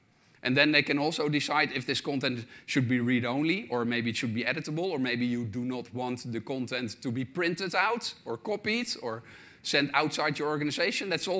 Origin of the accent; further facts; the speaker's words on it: Netherlands; I am from the Netherlands